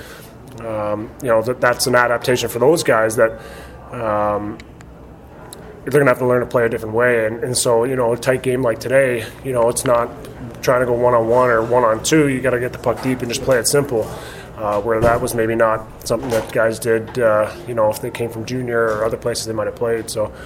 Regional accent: Toronto, Ontario, Canada; And I grew up in Toronto where everyone was Leaf fans, and I was a Red Wing fan.

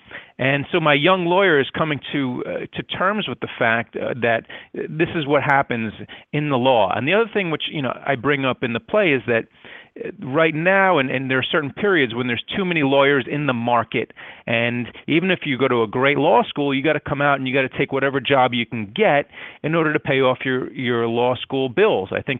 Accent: New York, United States; And one other thing I got to say, as a New Yorker, there's a lot of racial politics involved.

